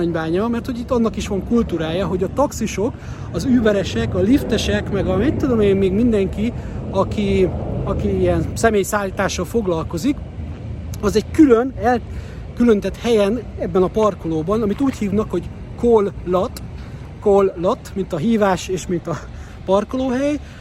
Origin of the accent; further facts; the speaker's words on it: Hungary; figyelj, Magyarországról vagyok, hát nem vagyunk egy akkora cég